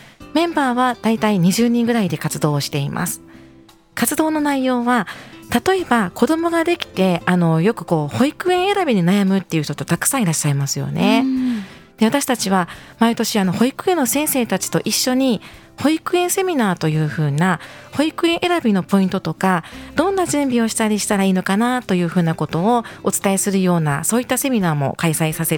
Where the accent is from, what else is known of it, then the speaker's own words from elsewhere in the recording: Yosano, Kyoto, Japan; 私は実は京都府北部の与謝野町の出身でして、現在向こう市に住んでおります。